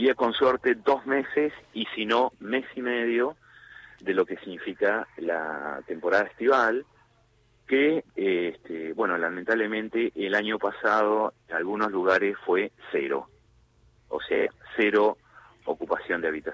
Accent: Buenos Aires, Argentina; now in Río Negro, Argentina; Yo hace 20 años estoy acá, pero soy de Buenos Aires. Soy patagónico hoy, ciudadano rionegrino, pero nacido en la ciudad de Buenos Aires.

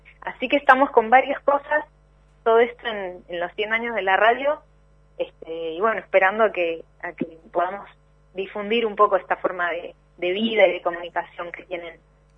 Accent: Trelew, Chubut, Argentina; vengo de Chubut, de Trelew, así que mi infancia estuvo signada por los mensajes y, bueno, muchos recuerdos.

